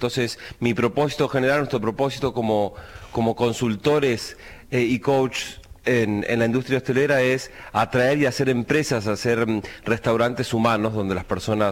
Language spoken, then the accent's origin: Spanish; Venado Tuerto, Santa Fe, Argentina; moved away as an adult; also born or lived in Buenos Aires; now in Madrid, Spain; Soy de Venado Tuerto, Santa Fe. De todas formas, los últimos años he vivido en Buenos Aires. Llegué a España en 2018, Barcelona, a estudiar, a hacer un máster. Viví 2 años allí y luego me mudé para Madrid.